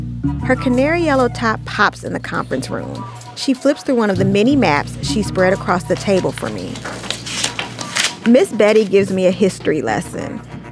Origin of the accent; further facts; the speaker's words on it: Oakland, California, United States; the most common answer I've heard not only today, but over the years growing up in Oakland